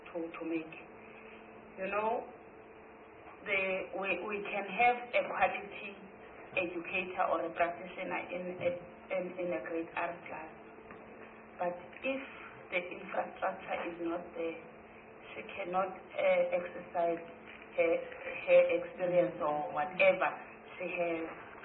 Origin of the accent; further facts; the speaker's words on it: Eastern Cape, South Africa; As already said, I'm from Eastern Cape. I'm a member of this committee.